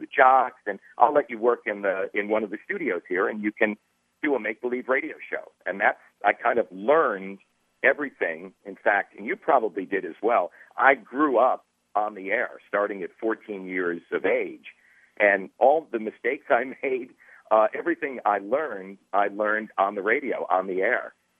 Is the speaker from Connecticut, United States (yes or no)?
yes; Connecticut, United States; my class, grammar school class, went on a tour of a radio station in my home state in Connecticut.